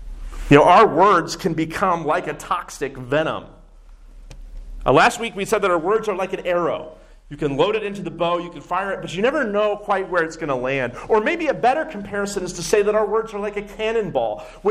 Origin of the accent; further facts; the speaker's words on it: the South, United States; I grew up in the South, and in the South, people would always say, bless his heart or bless her heart.